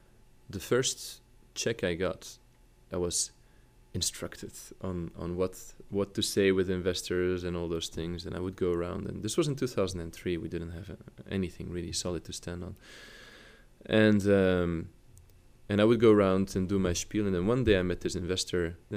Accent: Louisville, Kentucky, United States; And when I told them that I was from Louisville, they look at me like, huh?

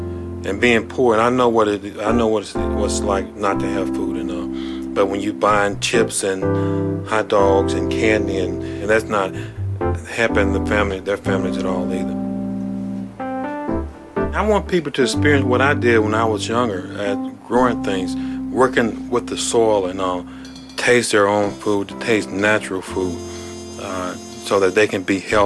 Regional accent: Mississippi, United States; I was born in Mississippi in Sunflower County. We lived on property owned by whites, and this is what we did.

